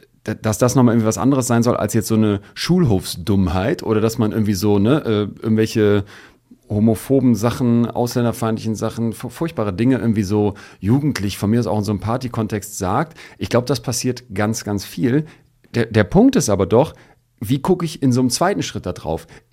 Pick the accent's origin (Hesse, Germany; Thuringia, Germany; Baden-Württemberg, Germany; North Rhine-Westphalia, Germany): North Rhine-Westphalia, Germany; Solingen; Ich bin in Solingen groß geworden, das ist ja auch eine Stadt mit einer diesbezüglich sehr besonderen Geschichte.